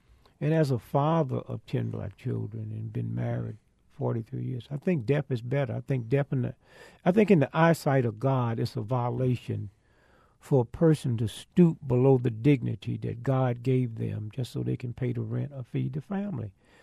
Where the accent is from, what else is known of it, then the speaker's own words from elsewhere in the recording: St. Louis, Missouri, United States; I came from St. Louis, Missouri.